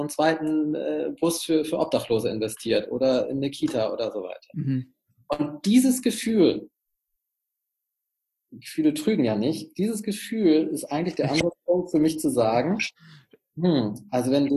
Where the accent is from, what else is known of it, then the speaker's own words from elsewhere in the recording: Hamburg, Germany; Also ich bin ja aus Hamburg, wie gesagt